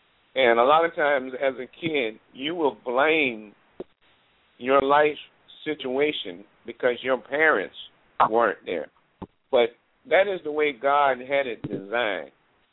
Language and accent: English; Carolina, United States; And the thing about growing up in Carolina at my grandmother's place where I grew up